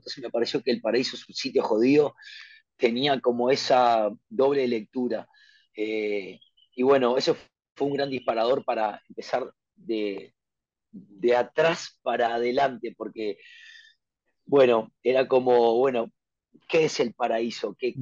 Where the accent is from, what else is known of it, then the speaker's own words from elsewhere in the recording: Uruguay; A nosotros, al Uruguay, siempre le costó asomar la cabeza entre dos monstruos como Argentina y Brasil. En los 90, MTV no nos daba bola a los músicos uruguayos.